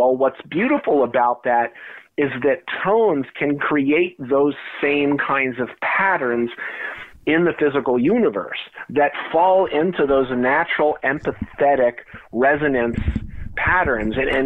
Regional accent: New Jersey, United States; a lot of my work lately is starting to get deeper into, you know, my childhood growing up in New Jersey.

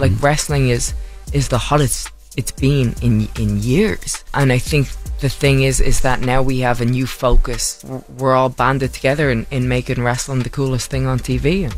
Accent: Ireland; now in United States; And so I am so proud to be Irish. I am so proud of my heritage and everything that comes along with being Irish

